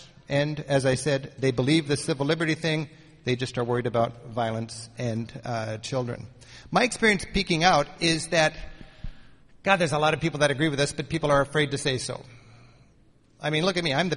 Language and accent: English; Seattle, Washington, United States; I'm from Seattle.